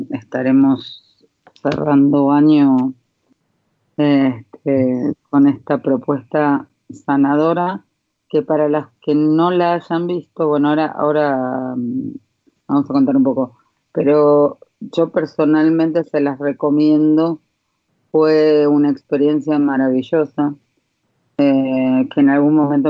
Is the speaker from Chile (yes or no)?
no; Argentina; creo que está como nosotros, como los argentinos